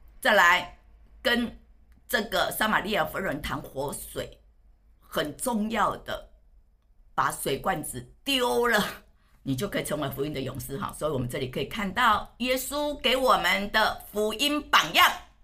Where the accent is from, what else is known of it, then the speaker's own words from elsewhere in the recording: Taiwan; 我刚开始去的时候，去到哈尔滨的时候，我还是台湾人，我讲话还是很温柔的呢